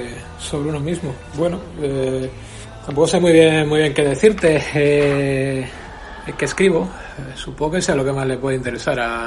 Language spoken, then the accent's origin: Spanish; Torrelavega, Cantabria, Spain; yo que soy de Torrelavega, que nací aquí